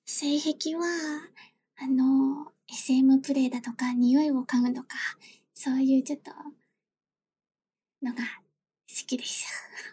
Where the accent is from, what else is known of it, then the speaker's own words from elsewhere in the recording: Kanagawa, Japan; 出身地は神奈川です。年齢は24歳で、身長は155センチ、体重48キロです。